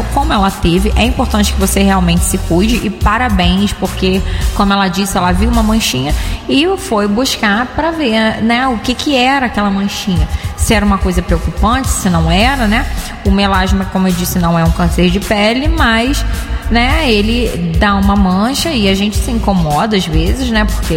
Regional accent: Carmo, Rio de Janeiro, Brazil; a galera lá da minha cidade do Carmo

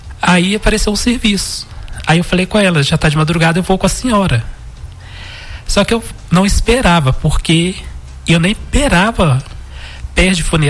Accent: Paraopeba, Minas Gerais, Brazil; sou daqui de Paraupeba.

